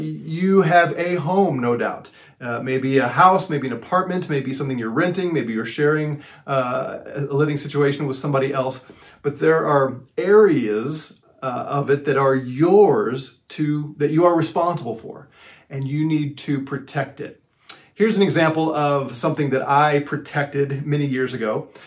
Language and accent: English; St. Louis, Missouri, United States; I was born and raised in St. Louis. But we would make a trip to southern Missouri, where my family was from.